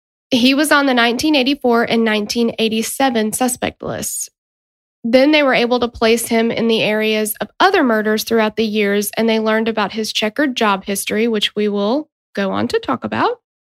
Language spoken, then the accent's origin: English; Tennessee, United States; We are from Tennessee.